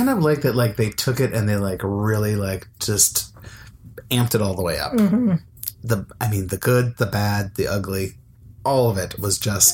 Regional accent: United States; I mean, as an American, mm-hmm.

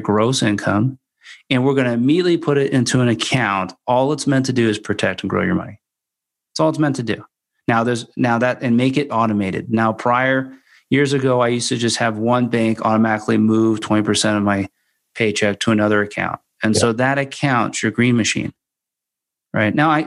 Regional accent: Morristown, New Jersey, United States; So growing up in Jersey and Morristown, it's just like the coolest thing ever, especially in autumn.

